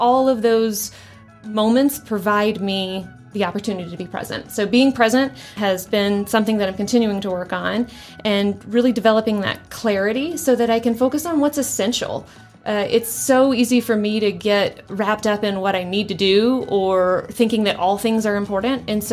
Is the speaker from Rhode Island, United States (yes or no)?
no; Alabama, United States; now in St. Vrain, United States; I am originally from Alabama, in case you didn't pick up on the y'all. And I've been here in St. Vrain for 14 years